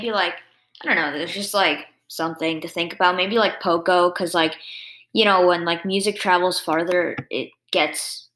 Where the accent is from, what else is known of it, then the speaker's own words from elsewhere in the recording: New Jersey, United States; born there; Okay, so I was born in New Jersey in a hospital